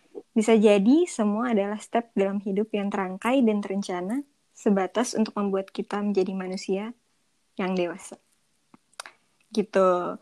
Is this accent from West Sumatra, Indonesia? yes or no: no; Depok, West Java, Indonesia; Kalau gue kan orang Depok kayak